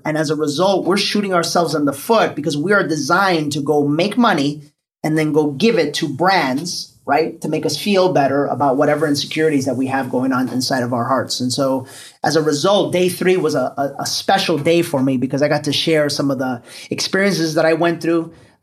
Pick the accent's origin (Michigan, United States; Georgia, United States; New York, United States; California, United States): New York, United States; Sorry, I'm from New York, so I think I can get away with saying that.